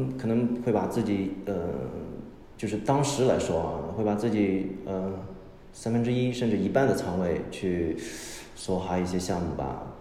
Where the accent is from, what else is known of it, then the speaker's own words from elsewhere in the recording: Shandong, China; 因为我是山东人，这个整个的儒家的文化传统还是在我身上有比较深的一些烙印。